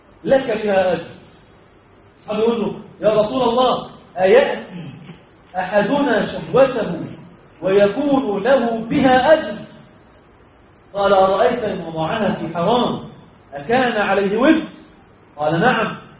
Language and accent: Arabic; Egypt; عندنا في مصر